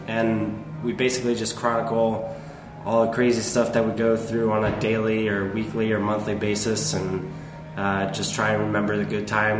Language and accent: English; Washington, District of Columbia, United States; also born or lived in Chicago; I lived in Chicago for about 6 years, and then I moved back to my hometown in Washington, D.C.